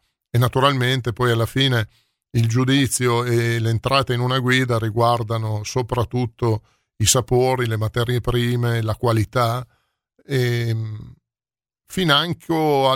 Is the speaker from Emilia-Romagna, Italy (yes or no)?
yes; Emilia-Romagna, Italy; Si può, beh, sapere? Io sono della Bassa.